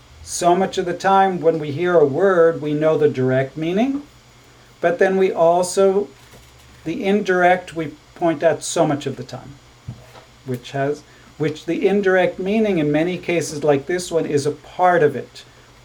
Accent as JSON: {"language": "English", "country": "Israel", "tie": "born or raised there", "second_language": "English", "said": "The Hebrew word came, because I grew up with them in Israel"}